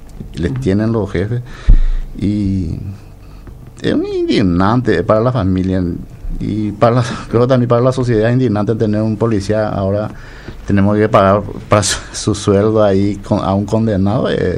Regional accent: Paraguay

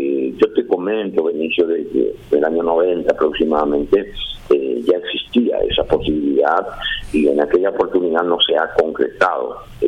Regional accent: Paraguay; como paraguayos, como ciudadanos, como compatriotas

